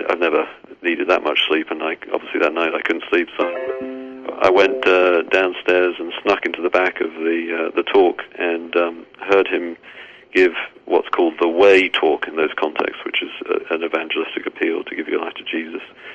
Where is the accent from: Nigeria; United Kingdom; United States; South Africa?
United Kingdom; England; I grew up in a Bible-believing home, Church of England. Obviously, you can tell from my accent that I'm from England originally.